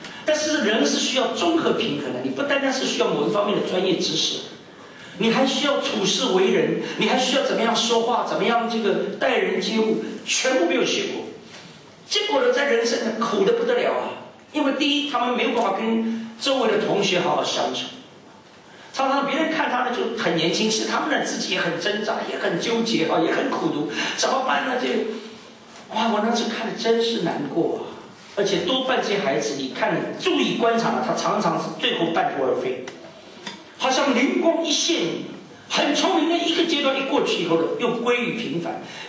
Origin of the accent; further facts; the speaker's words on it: China; 我们中国人最会读书